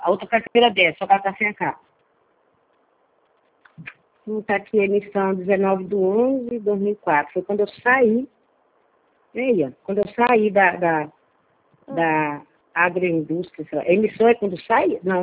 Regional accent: Porto Esperidião, Mato Grosso, Brazil; born there; Nenhuma das alternativas. É Porto Espiridião, quando eu nasci.

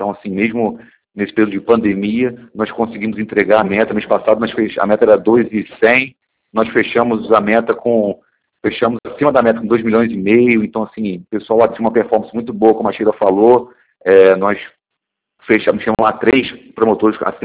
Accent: Rio de Janeiro, Brazil; eu sou carioca, gente. Lá no Rio são 45 graus. No verão a sensação térmica chega a 50.

